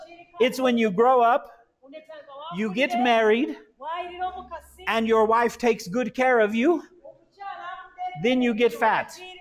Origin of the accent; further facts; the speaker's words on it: United States; Can I just tell you, as an American, there's something very uncomfortable about your culture. When I go home to America